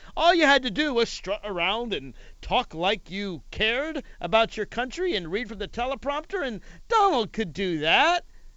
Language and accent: English; Virginia, United States; For those of you in my home state of Virginia, don't worry.